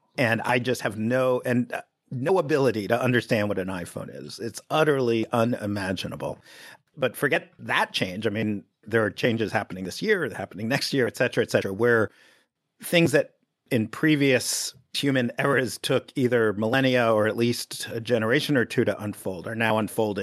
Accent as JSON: {"language": "English", "town": "New York City", "region": "New York", "country": "United States", "tie": "born or raised there", "said": "I grew up in Greenwich Village in the 70s, a very arty world, a lot of artists. And I grew up in a building that was all artists."}